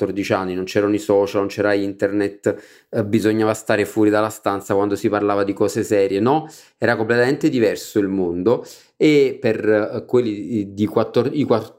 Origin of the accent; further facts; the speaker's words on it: Naples, Campania, Italy; io sono un napoletano verace. Sono nato a Napoli, nei pressi di Posillipo, diciamo, quindi sono proprio originario di Napoli. E la mia famiglia è una famiglia molto tradizionale.